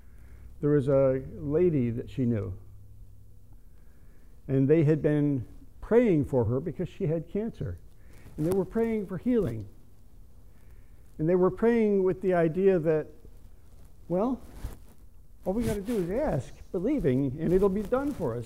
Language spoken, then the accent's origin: English; Yonkers, New York, United States; our fellowship of believers that Kathy and I grew up in back in Yonkers, New York, Bethany Chapel